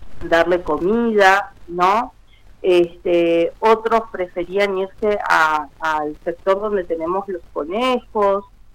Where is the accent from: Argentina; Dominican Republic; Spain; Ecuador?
Argentina; Zapala, Neuquén; Yo soy de Zapala